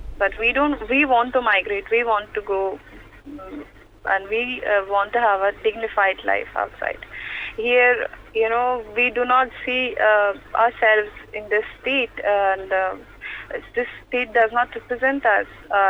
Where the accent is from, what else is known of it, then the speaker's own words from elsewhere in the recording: Faryab, Afghanistan; I'm 19. I'm from Faryab province of Afghanistan.